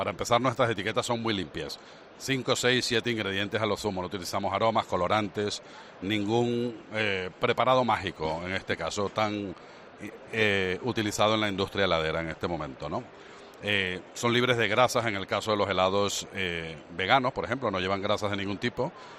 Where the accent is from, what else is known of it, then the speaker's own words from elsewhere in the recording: Venezuela; now in Spain; Yo soy de Venezuela. Tengo ya algunos añitos por aquí, pero nací en Venezuela hace unos años ya.